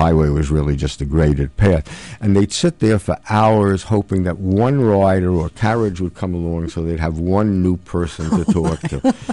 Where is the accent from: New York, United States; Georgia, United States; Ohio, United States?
New York, United States; accent: New York; I'm from New York. You can perhaps tell that from my accent. There's nothing I can do about it.